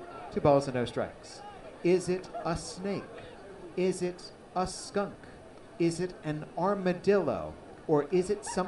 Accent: Maryland, United States; But growing up in Maryland.

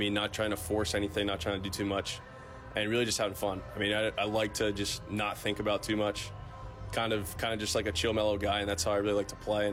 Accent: Pittsburgh, Pennsylvania, United States; More of my speed, Midwest. I mean, I'm from Pittsburgh, so it's kind of like more of my scene

